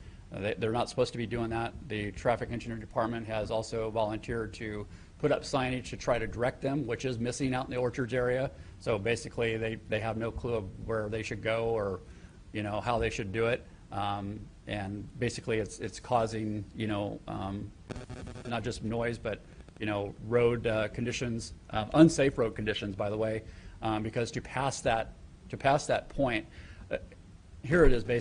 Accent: Salida, United States; I'm from Salida

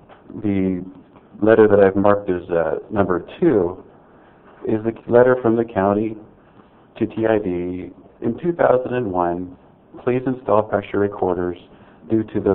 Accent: LaGrange, United States; from LaGrange.

